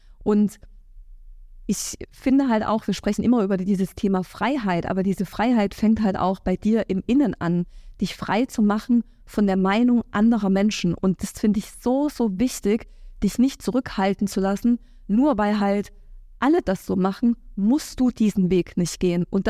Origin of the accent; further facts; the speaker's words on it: Thuringia, Germany; immer wenn ich da in unser Dörfchen da nach Thüringen gehe, das ist auch meine Heimat und das sind meine Wurzeln und da komme ich her und das kann ich auch nicht verleugnen